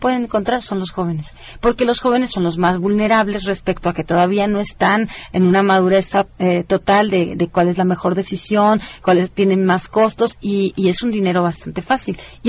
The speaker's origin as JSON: {"language": "Spanish", "region": "Sinaloa", "country": "Mexico", "said": "Yo, por ejemplo, que soy de Sinaloa, entiendo bastante bien ese fenómeno."}